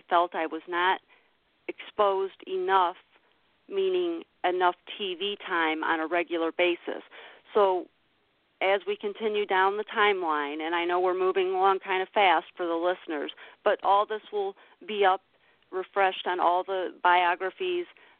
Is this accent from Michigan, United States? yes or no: yes; Southgate, Michigan, United States; happens to be from my hometown in Metro Detroit, Southgate.